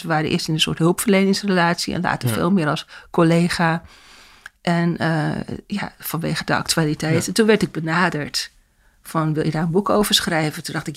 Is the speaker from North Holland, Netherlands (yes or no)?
yes; Amsterdam, North Holland, Netherlands; born there; also born or lived in Purmerend; now in Zaandam, Netherlands; Ik ben geboren in Amsterdam. We hebben daarna in Purmerend gewoond en later in Amstelveen. En toen ben ik met Ronald gaan samenwonen in Zaandam.